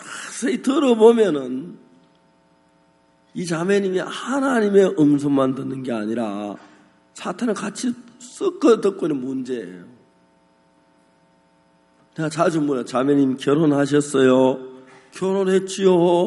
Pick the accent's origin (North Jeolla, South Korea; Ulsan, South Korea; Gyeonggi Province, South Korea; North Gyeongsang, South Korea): North Gyeongsang, South Korea; Seonsan; 책 살 돈이 없어서 제 고향 선산에 다니면서 누구 집에 책 있다는 이야기 들으면